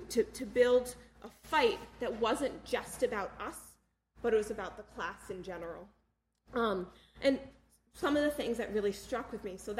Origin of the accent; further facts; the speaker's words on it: Boston, Massachusetts, United States; But, like I'm originally from Boston, so I'm a Boston Red Sox fan.